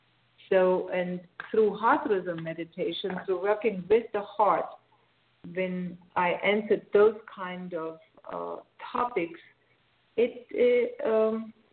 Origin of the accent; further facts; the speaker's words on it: Austria; accent: Austrian; English is a second language; I come from another country, as you might hear from my accent. I'm Austrian. I come from Austria, and like in Austria, the religion is very Catholic.